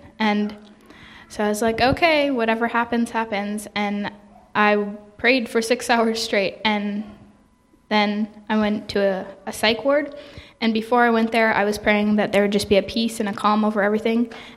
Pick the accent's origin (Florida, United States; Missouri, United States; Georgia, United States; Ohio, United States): Missouri, United States; Arnold; also born or lived in Denver, Colorado / Madison, Minnesota; I was born in Denver, Colorado. Lived there for like 2 to 3 years. We moved to Barnhart, Missouri. Lived there for like 3-4 years. And then we moved to Arnold, Missouri, which was there. We were there 5 years. We moved to Madison, Minnesota.